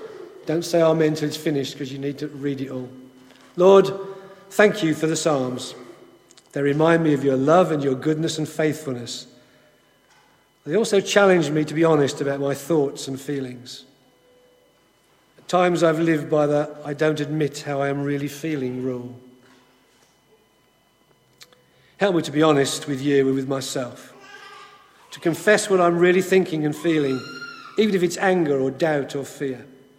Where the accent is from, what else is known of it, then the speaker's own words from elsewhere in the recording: England, United Kingdom; I've joked about us being English and British, and some of you are not, and you may wonder what I mean, but we're so reserved sometimes, and we're so correct and so polite.